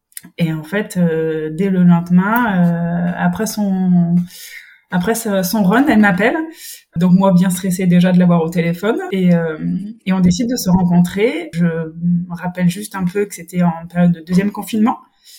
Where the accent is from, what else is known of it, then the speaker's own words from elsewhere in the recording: Brittany, France; je suis bretonne.